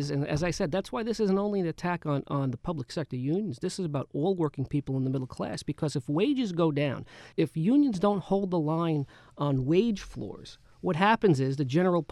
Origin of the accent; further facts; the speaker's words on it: Bronx, New York, United States; I grew up in the Bronx in the 70s and 80s. My father was a Local 3 member, an electrician. My mother was a paraprofessional at PS 45 in the Bronx.